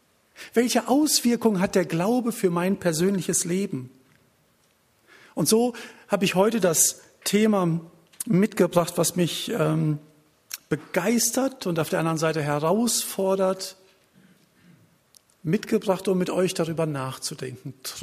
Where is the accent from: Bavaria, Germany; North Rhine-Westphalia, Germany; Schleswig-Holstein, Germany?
North Rhine-Westphalia, Germany; Lage; herzliche Grüße mit aus dem Lipperland. Wir kommen aus Lage, das kennt bestimmt der ein oder andere